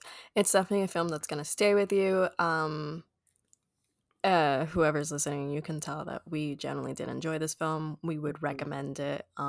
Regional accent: Puerto Rico; I'm from Puerto Rico, so a completely different culture

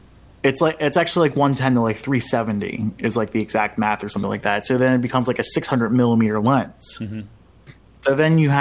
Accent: Philadelphia, Pennsylvania, United States; for me growing up in Philly, you don't really see any great blue herons flying around the concrete

